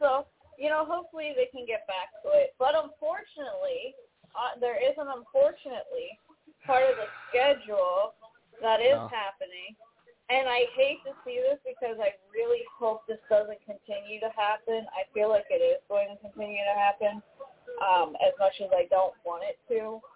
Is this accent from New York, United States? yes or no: no; Port Royal, Pennsylvania, United States; And then we go to my hometown, the beautiful track at Port Royal Speedway.